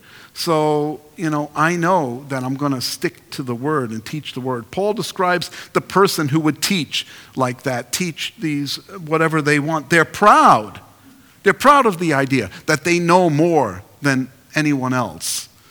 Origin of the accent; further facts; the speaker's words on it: Queens, New York, United States; maybe not eloquent, I'm from Queens